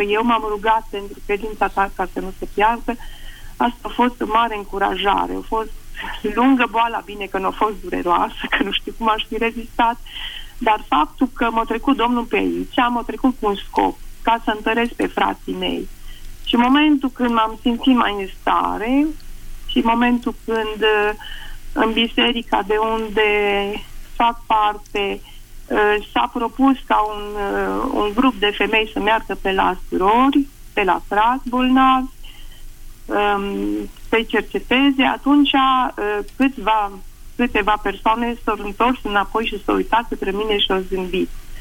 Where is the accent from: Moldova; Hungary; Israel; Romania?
Romania; Alba Iulia, Alba County; din Alba Iulia.